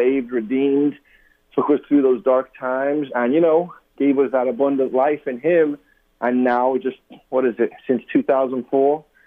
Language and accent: English; England, United Kingdom; And I'll tell you, growing up in England, I never met one Christian my whole life.